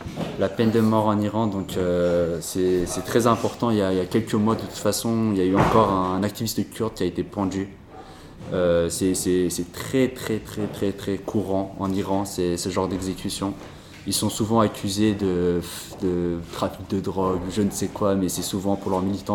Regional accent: Paris, Île-de-France, France; born there; Je suis né en France, je suis né à Paris, donc t'es français, religion, si on te demande, t'es rien, ne dis rien. Ouais. Parce qu'en plus d'être kurde, je suis aussi à Lévis.

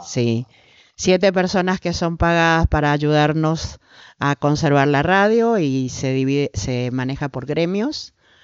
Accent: Tierra Colorada, Misiones, Argentina; Y yo vengo de Misiones, de una zona de Tierra Colorada

